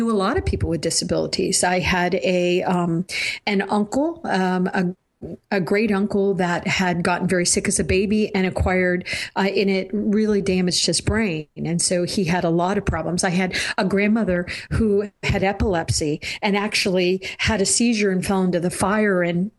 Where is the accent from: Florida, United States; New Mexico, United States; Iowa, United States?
Florida, United States; now in Virginia, United States; I was raised as a Christian. I come from Florida. I'm in Virginia now, but so I come from the South, and I was raised in the Baptist part of the Christian faith.